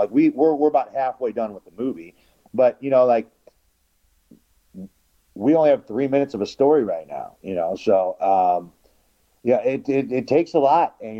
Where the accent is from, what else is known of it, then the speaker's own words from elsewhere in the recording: St. Louis, Missouri, United States; So, when we go to St. Louis, there's a number of wrestling promotions I work with out there. That's my hometown.